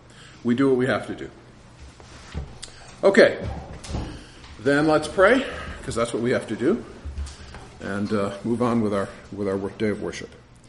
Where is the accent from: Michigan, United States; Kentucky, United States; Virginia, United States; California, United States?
Michigan, United States; I grew up in Michigan.